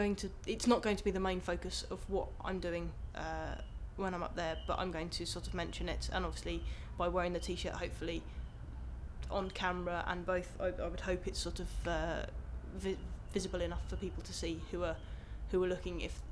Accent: South East England, United Kingdom; now in London, United Kingdom; I'm 26 and I'm from London, but originally from Sussex.

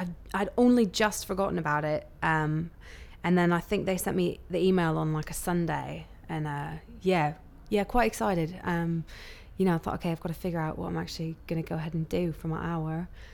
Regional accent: Laguna Beach, California, United States; now in London, United Kingdom; originally I'm from California, from Laguna Beach, but in London I'm from Hackney.

